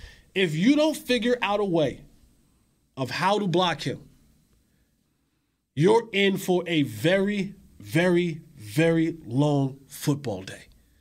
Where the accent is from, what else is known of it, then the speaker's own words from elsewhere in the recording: New Jersey, United States; But growing up in the Northeast in Jersey, you wore hats